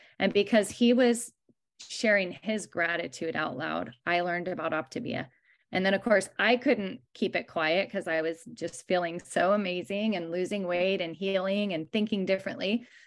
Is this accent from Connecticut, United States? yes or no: no; Dallas, Texas, United States; now in California, United States; I'm originally from Dallas, Texas, but I am here in California